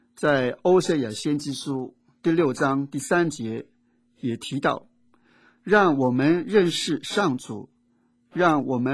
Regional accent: China; 要是我们中国人的话，就说这个钱很多，好像钱把脚都淹盖了。

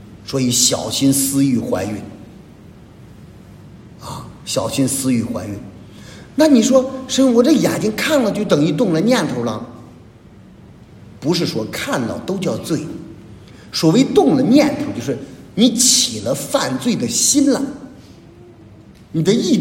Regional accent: China; 我们中国人叫中国文化里面有一句叫老百姓说的话叫什么

